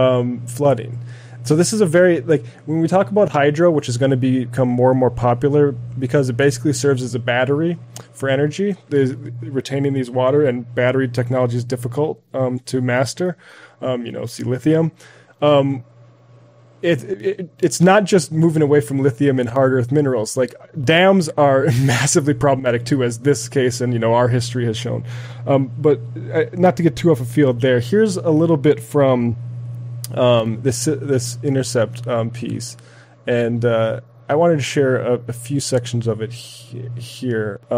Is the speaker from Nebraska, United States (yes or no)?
no; North Dakota, United States; but it's the one I know of because I'm from North Dakota